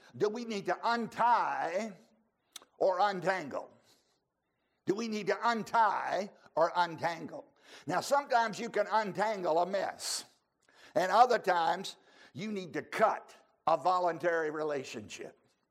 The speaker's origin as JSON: {"language": "English", "region": "Virginia", "country": "United States", "tie": "born or raised there", "said": "I grew up down in Charlotte County with him"}